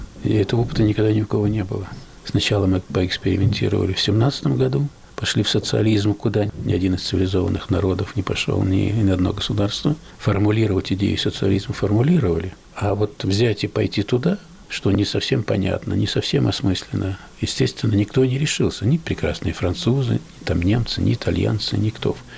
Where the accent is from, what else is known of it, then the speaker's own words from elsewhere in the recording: Russia; не хватает у меня на родине, в моей России.